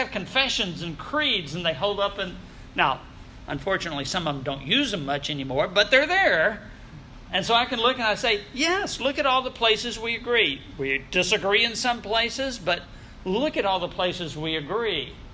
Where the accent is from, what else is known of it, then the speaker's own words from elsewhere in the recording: the South, United States; I just tell him, it's because I'm from the South like Paul was, and we just speak different.